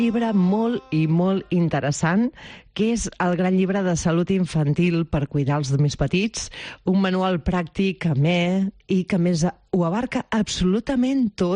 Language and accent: Catalan; Mataró, Catalonia, Spain; tots els amics que ens escolteu des del meu poble, des de Mataró, poble-ciutat, que és com jo sempre dic, que és una ciutat però que té un esperit de poble